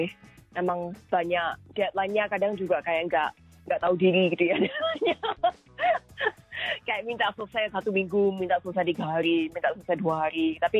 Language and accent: Indonesian; Indonesia; Kayaknya dikasih Bali ya karena aku dari Indo.